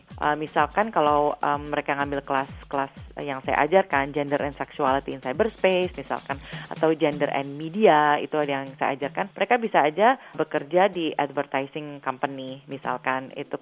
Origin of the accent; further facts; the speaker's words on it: Indonesia; buat saya, lahir dan besar di Indonesia, terutama di budaya Jawa, saya melihat ketimpangan gender yang sangat kuat sekali. Jadi di kehidupan saya aja, sebagai perempuan Jawa